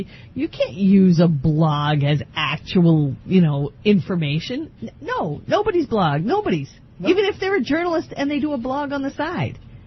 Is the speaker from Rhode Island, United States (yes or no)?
yes; Rhode Island, United States; I grew up in Chad Brown Housing Project, and I'm white, so I don't know if I'm racist or not.